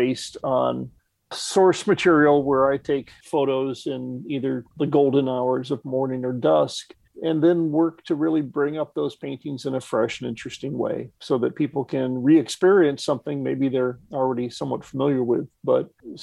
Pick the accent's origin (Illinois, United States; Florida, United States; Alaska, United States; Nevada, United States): Illinois, United States; Bloomington; the fact that I grew up in Bloomington Normal and I detasseled in McLean County